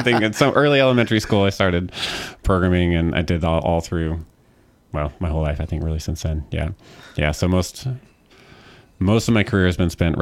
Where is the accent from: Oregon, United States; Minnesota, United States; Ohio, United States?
Oregon, United States; also born or lived in Northern California; I was born in Southern Oregon, Oregon State, and grew up in Southern Oregon and Northern California.